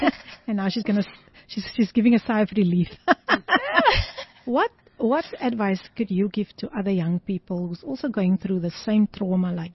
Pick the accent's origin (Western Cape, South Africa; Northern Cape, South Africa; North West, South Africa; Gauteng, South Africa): Western Cape, South Africa; Somerset West; born there; ek is gebore in Somerset West, so ek moet mos opgewonde raak, man.